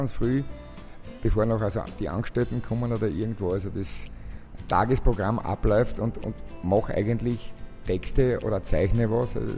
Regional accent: Diani Beach, Kwale County, Kenya; nachdem also meine Heimat da, Diani Beach in der Nähe des Äquator liegt, hat der Tag dort nur 12 Stunden.

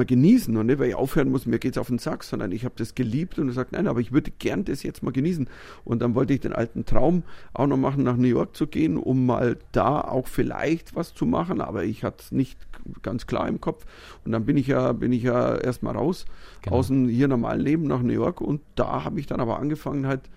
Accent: Bavaria, Germany; ich bin ja auch Bayer, also wir haben einen Dialekt

